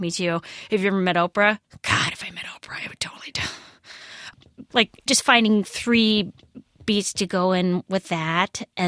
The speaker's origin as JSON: {"language": "English", "region": "Midwest", "country": "United States", "said": "I mean, I'm from the Midwest, so I guess it definitely is."}